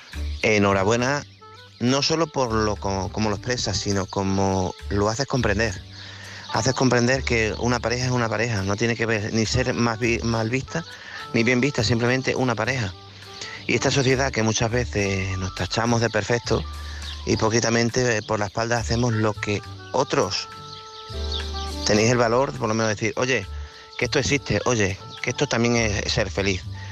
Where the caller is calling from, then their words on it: Badajoz, Extremadura, Spain; de Badajoz.